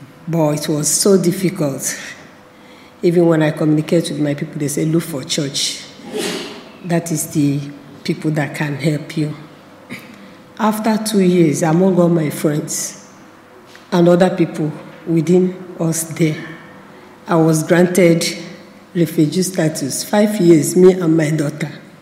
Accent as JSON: {"language": "English", "country": "Nigeria", "moved": "as an adult", "said": "I'm from Nigeria."}